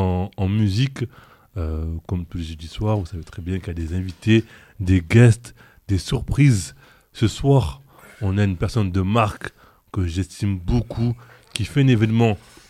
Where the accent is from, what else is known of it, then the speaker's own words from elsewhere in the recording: France; Moi, c'est pas Comorien, vous savez déjà, moi, c'est pas Comorien. Je suis français